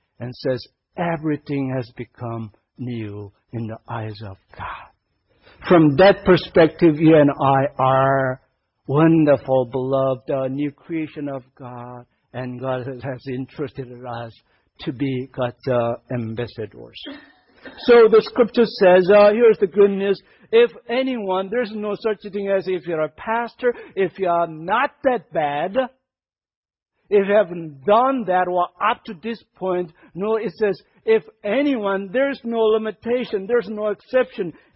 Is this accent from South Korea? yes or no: yes; South Korea; I'm from Korea and all that.